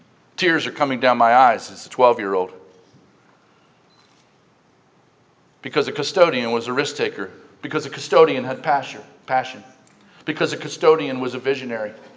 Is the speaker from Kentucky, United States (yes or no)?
no; Baltimore, Maryland, United States; Sorry, I am from Baltimore. Can you tell?